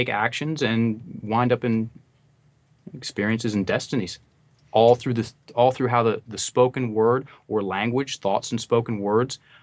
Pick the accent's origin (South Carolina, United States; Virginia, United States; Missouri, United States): Virginia, United States; I'm just some average guy, right? I'm from Virginia. My dad is a small business owner. My mom, she was a school teacher